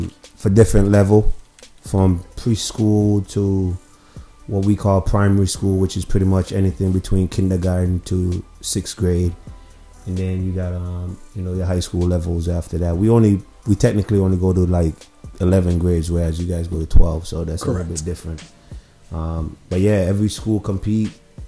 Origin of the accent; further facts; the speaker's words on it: Saint Kitts, St. Kitts & Nevis; Born and raised in St. Kitts, you know, small little island in the Caribbean.